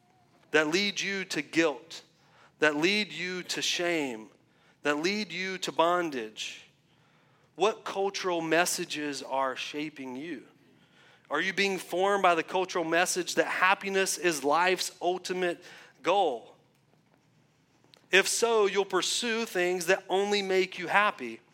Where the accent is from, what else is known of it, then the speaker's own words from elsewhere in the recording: the South, United States; accent: southern; I know my southern accent, I know it just sounded like I said feel